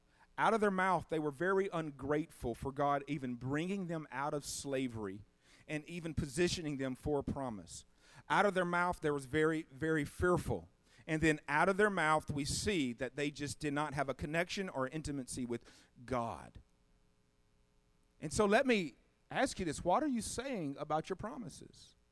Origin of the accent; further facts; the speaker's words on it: Mississippi, United States; Ma'am, I'm from Mississippi, and we believe if you look at pink eye, you're going to get pink eye.